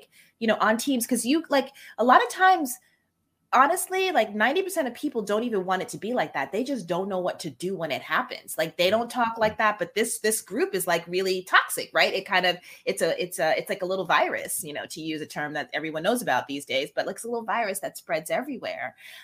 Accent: United States; I'm going to say American history because I'm American.

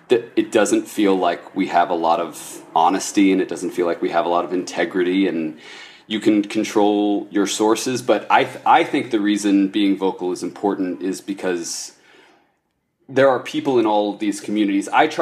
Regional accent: Ohio, United States; I'm from Ohio. I know that my family is particularly defiant and particularly stubborn

